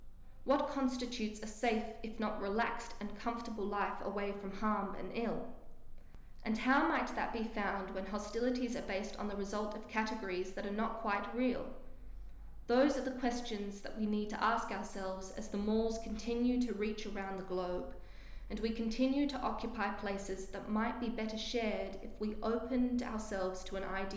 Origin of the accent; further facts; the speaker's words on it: Australia; When he discovers I am from Australia